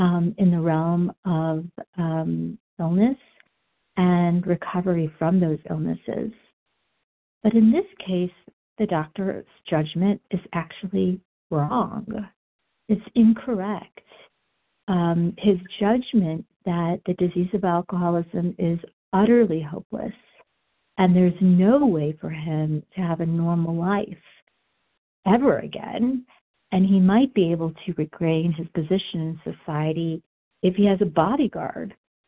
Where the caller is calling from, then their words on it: Denver, Colorado, United States; I'm calling from Denver.